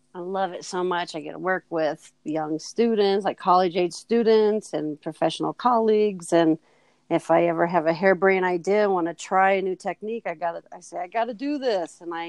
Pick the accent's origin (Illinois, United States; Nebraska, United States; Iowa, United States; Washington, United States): Iowa, United States; I'm from the Midwest actually. That's in Iowa, farm country. I grew up painting and drawing and doing all that.